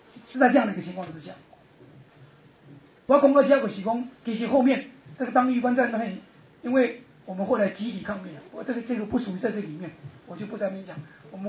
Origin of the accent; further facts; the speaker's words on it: Guangdong, China; 一个广东一个山东、哦、他是山东人，我是广东人